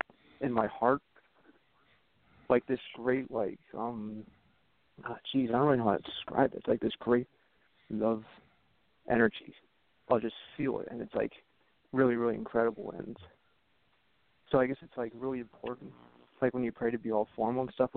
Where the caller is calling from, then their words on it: Connecticut, United States; from Connecticut.